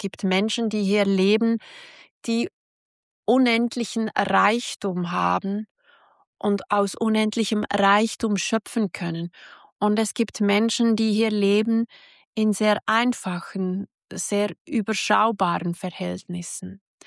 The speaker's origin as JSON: {"language": "German", "country": "Switzerland", "said": "ich komme aus der Schweiz und meine Heimat ist unglaublich sicher und beschaulich."}